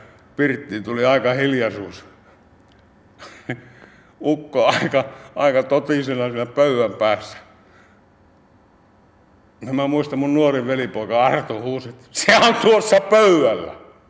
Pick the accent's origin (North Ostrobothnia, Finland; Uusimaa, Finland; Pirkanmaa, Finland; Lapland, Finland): Lapland, Finland; Mä oon Lapista lähtösi. 5-henkinen perhe, 3 veljestä.